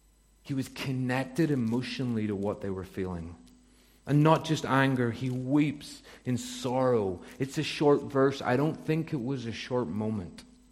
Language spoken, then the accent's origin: English; Ballymena, Northern Ireland, United Kingdom; I grew up just outside Ballymena. You might have noticed that from how I said the word stone.